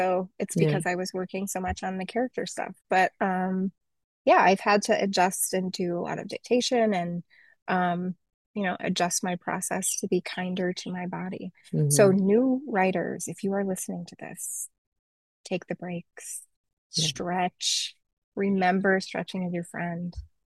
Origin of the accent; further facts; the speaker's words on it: South Dakota, United States; But I grew up in South Dakota, and the town there was, I think about 125,000 people.